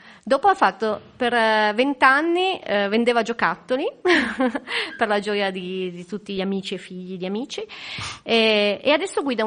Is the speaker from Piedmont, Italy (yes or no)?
yes; Alpignano, Piedmont, Italy; io sono cresciuta ad Alpignano, in quel quartiere che allora veniva definito proprio il Bronx